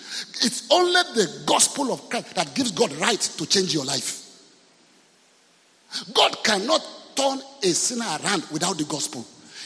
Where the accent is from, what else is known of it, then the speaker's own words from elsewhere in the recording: Lagos, Nigeria; When I was growing up in Lagos